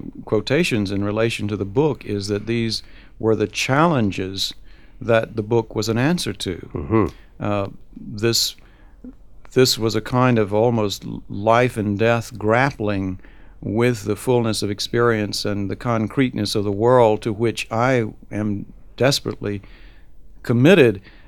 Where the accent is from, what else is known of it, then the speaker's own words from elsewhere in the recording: Southern United States, United States; But of course, I'm an American. I'm a Southern American